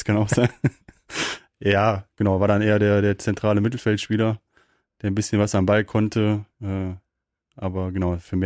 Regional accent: Cologne, North Rhine-Westphalia, Germany; ist meine Heimat aufgewachsen, also geboren, aufgewachsen, groß geworden und da hängt mein Herz dann schon auch am schönen Rheinland. Wobei ich dann sagen muss, es gibt ja noch Parallelen zur Steiermark, so von der Kultur, von den Menschen, deswegen gibt es da ein paar Parallelen, aber dann doch ein Kölner durch und durch

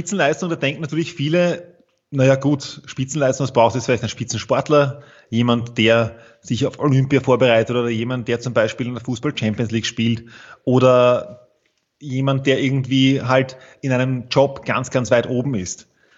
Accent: Vienna, Austria; ich bin aus Wien, so wie du.

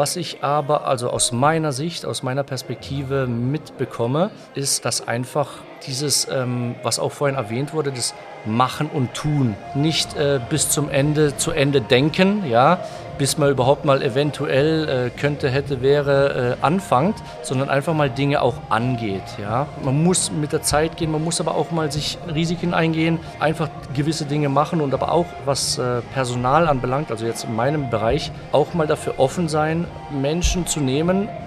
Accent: Baden-Württemberg, Germany; ich bin hier stark verwurzelt. Ich komme aus der Ortenau, ich liebe die Ortenau

